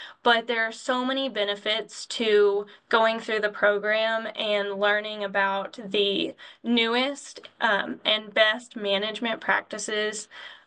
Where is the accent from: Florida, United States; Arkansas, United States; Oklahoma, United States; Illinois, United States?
Arkansas, United States; I grew up in Southwest Arkansas on a commercial cow-calf operation. That's still what my parents do.